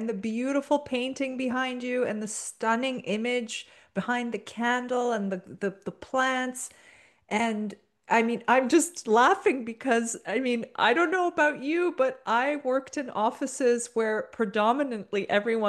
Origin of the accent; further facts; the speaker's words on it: Toronto, Ontario, Canada; I mean, I grew up in Toronto.